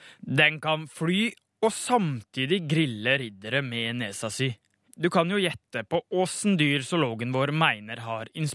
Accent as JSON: {"language": "Norwegian", "town": "Bø", "region": "Telemark", "country": "Norway", "tie": "born or raised there", "said": "Heimbygda mi i Telemark, altså Bø, har en forstad som kun livnærer seg av en eneste ting."}